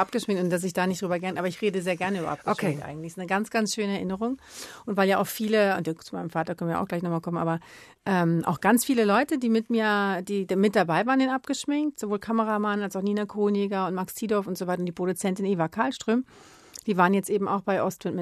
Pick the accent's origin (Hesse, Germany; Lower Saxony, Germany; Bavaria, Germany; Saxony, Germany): Hesse, Germany; ich komme ja aus Hessen